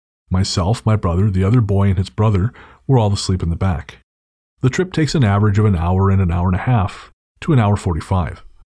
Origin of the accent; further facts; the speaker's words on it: Golden, British Columbia, Canada; I am from Golden, which is about an hour north of Radium on Highway 95, and grew up 15 minutes south of town on a farm in the mountains.